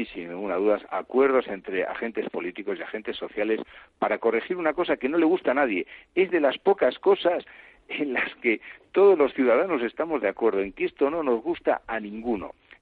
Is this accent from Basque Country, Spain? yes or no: yes; Basque Country, Spain; Yo soy vasco y era impensable que no se fumara en los frontones